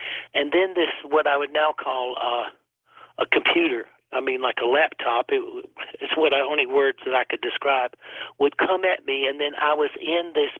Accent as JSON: {"language": "English", "region": "the South", "country": "United States", "said": "because we're from the South"}